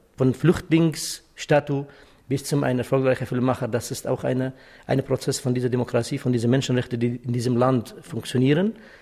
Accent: Syria; first language Kurdish; German is a second language; moved away; also born or lived in Czechoslovakia; In Syrien, meine Muttersprache ist Kurdisch, dann musste ich Arabisch lernen in der Schule, weil kurdische Sprache verboten war in Syrien oder ist immer noch verboten. Dann habe ich Englisch gelernt und als ich nach Tschechoslowakei gegangen bin, dann musste ich Matura in Tschechoslowakisch machen

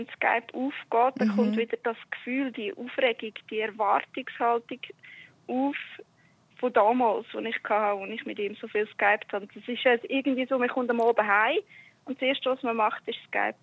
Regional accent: Switzerland; Und er ist Brasilianer und ich bin Schweizerin

